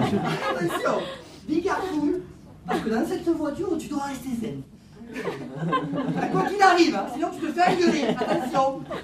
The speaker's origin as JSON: {"language": "French", "town": "Béziers", "region": "Occitanie", "country": "France", "lives_now": "Paris, France", "said": "j'ai un petit accent, hein, et je vous préviens, je le garde. Moi, je préfère prévenir, voilà, je viens de Béziers, je suis bitérois."}